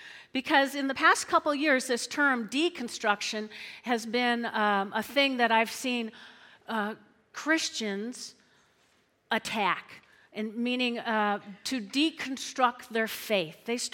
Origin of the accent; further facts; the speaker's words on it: New Jersey, United States; Now, I'm from North Jersey. That's the home of the Italians, okay?